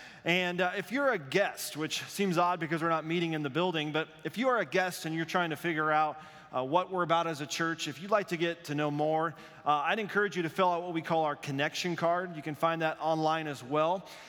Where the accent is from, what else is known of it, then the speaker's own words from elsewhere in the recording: Wyoming, United States; Because I grew up in Denver Bronco country. Wyoming doesn't have a pro team we could cheer for, so we cheered for the Denver Broncos.